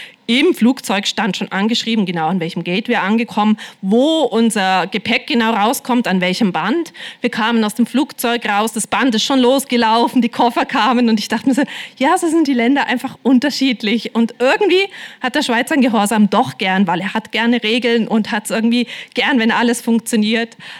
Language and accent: German; Germany; ich komme aus Deutschland und wir haben natürlich eine schlimme Geschichte hinter uns